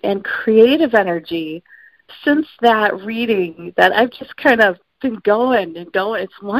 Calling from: Green Bay, Wisconsin, United States; I'm calling from Green Bay, and I had a fabulous reading with you last week.

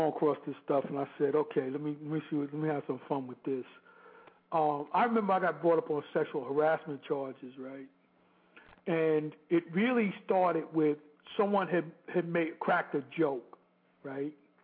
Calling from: North Carolina, United States; I'm calling from North Carolina.

